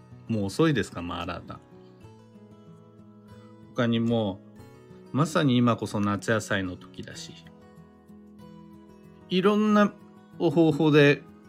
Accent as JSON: {"language": "Japanese", "town": "Kiryu", "region": "Gunma", "country": "Japan", "tie": "born or raised there", "said": "僕が生まれ育った群馬県桐生市だとソースカツ丼、あとはひもかわうどん、さらには焼きまんじゅうとかが名物です。"}